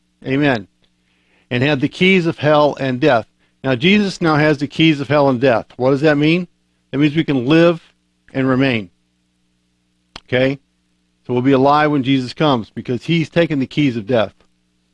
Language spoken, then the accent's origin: English; Illinois, United States; I grew up in Illinois, and one New Year's Eve, I was caught out on a lonely road.